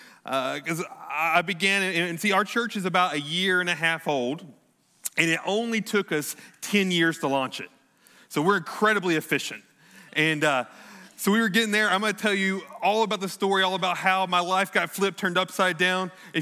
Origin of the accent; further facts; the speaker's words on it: Louisiana, United States; now in San Diego, United States; I'm originally from Oule City, Louisiana. So, you know, you're 30 minutes away and like half of you know where that's at. So I'm originally from Oule City, Louisiana